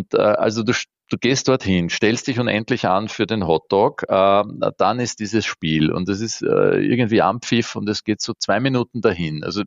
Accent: Vienna, Austria; Ich bin in Simmering aufgewachsen.

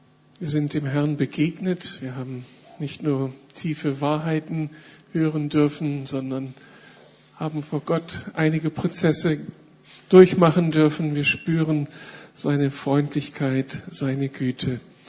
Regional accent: Berlin, Germany; wir fühlen uns als Berliner jetzt echt privilegiert

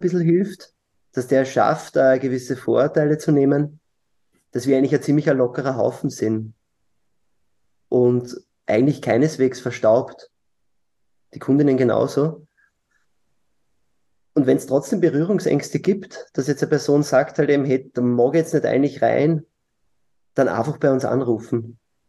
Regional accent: Lower Austria, Austria; Ich bin Niederösterreicher

